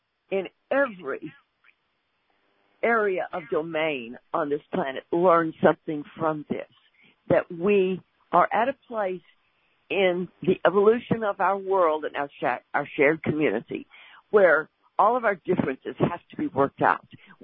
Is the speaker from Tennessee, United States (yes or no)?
no; Texas, United States; I grew up in North Texas, and as a little girl, I would just pray for snow.